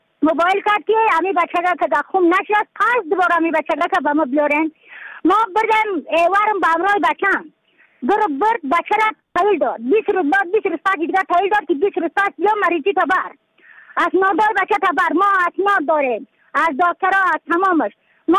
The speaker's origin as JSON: {"language": "Persian", "region": "Badakhshan", "country": "Afghanistan", "said": "از بدخشان هستم، مرکز بدخشان، ولسوالی اقلی پایان، قیره بینگ."}